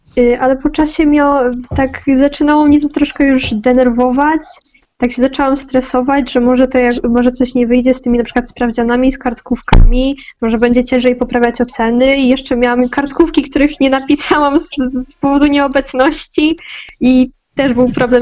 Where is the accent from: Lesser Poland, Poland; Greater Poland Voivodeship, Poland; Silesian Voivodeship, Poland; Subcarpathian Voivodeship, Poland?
Silesian Voivodeship, Poland; Katowice; jestem z Katowic.